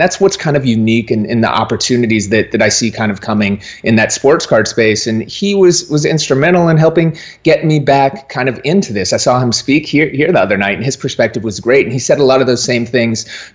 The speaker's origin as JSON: {"language": "English", "town": "Minneapolis", "region": "Minnesota", "country": "United States", "tie": "born or raised there", "said": "Man, I started DJing. I grew up in Minneapolis."}